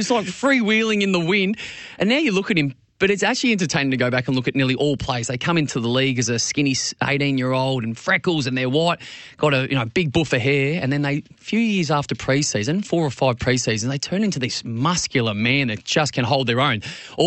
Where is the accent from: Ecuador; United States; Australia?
Australia; Bendigo, Victoria; I'm from Bendigo.